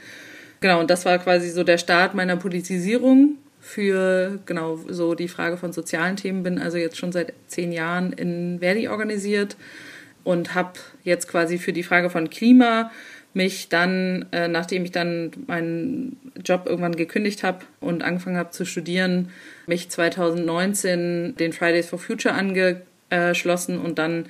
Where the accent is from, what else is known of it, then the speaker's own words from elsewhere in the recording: Leipzig, Saxony, Germany; Ich bin aus Leipzig, bin 31 Jahre